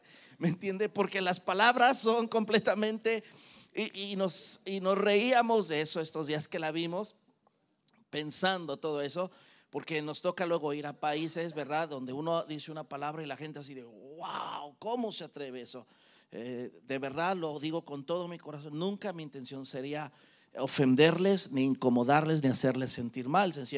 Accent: Mexico; Nosotros somos de México.

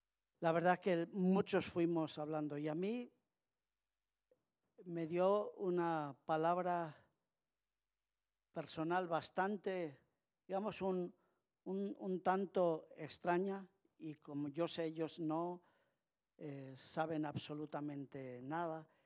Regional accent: Castile, Spain; como yo lo recuerdo en mi tierra castellana, donde había mucho cereal

